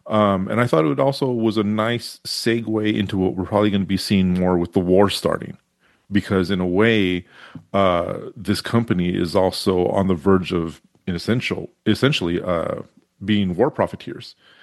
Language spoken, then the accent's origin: English; Texas, United States; I grew up in that area. I grew up in the Southwest Texas, and going to school, even our history classes romanticized the West.